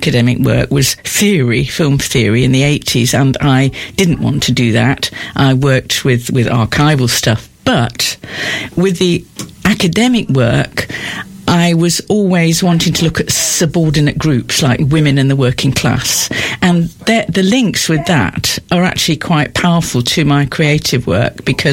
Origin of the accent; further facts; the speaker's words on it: Nottingham, East Midlands, United Kingdom; moved away as an adult; now in Portsmouth, United Kingdom; I grew up in Nottingham, although I have, of course, been in Portsmouth for far longer than I was in Nottingham, but I left Nottingham at 18, never to return. All my family were miners.